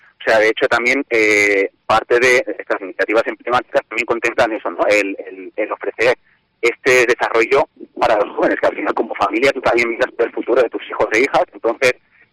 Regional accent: Logroño, La Rioja, Spain; yo que soy de Logroño también

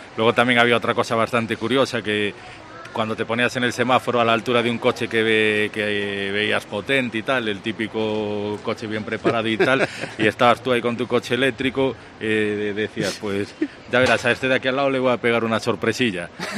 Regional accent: Galicia, Spain; now in Valencia, Spain; parece esto que me he traído de la lluvia de mi tierra, de Galicia, pero no, ahora estamos encantados con este tiempo que estamos teniendo aquí.

